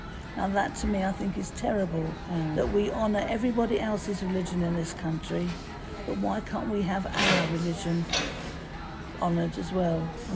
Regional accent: South East England, United Kingdom; I grew up in Surrey, a lot of farmland around.

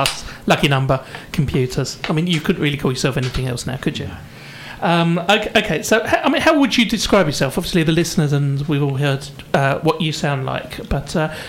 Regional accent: Romford, London, United Kingdom; I grew up in Romford and I was very familiar with the 174 bus

